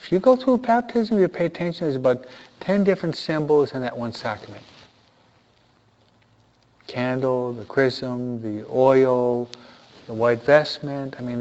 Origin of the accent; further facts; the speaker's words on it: United States; being an American.